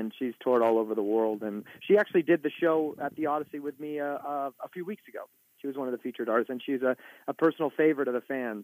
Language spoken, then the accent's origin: English; Los Angeles, California, United States; also born or lived in New York; I'm from Los Angeles, California. So I'm from here. And I went to college at the University of Southern California, and then right after college, I moved to New York, was living there for 6 years